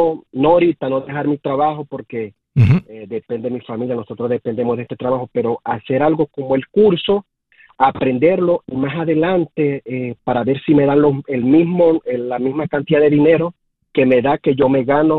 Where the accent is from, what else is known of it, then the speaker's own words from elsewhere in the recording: Venezuela; moved away; yo soy venezolano